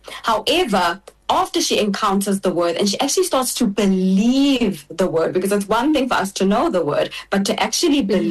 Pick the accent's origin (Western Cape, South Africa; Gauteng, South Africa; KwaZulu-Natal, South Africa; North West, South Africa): KwaZulu-Natal, South Africa; I was brought up in Ishawi in KZN, I have an understanding. I used to be able to speak and understand Zulu, but now not so much. IsiZulu, sorry. Not so much the speaking, but more just the understanding.